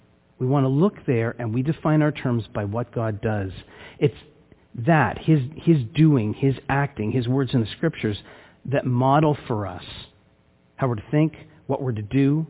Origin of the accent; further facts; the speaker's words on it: Scarborough, Ontario, Canada; now in Ottawa, Canada; I'm originally from Scarborough, and at the same time, I've lived here for, it'll be 12 years this October.